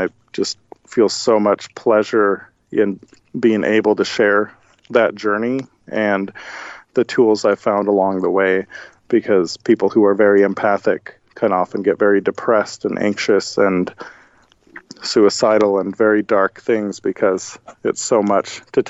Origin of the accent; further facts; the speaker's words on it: Missoula, Montana, United States; Right here where I am now, Missoula, Montana.